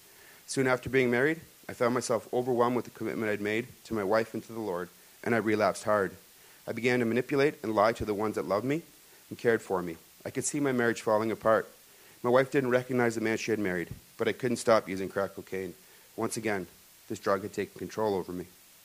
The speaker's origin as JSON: {"language": "English", "town": "Kitchener-Waterloo", "region": "Ontario", "country": "Canada", "tie": "born there", "said": "I'm 38 years old. I was born in Kitchener-Waterloo to Croatian immigrant parents who worked very hard to make sure that the needs of my brother and myself were met. We attended a Roman Catholic church"}